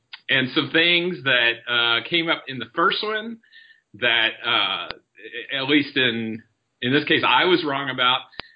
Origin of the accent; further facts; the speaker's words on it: Paducah, Kentucky, United States; growing up in Paducah, it did feel like, I think because the football team seemed like a big power.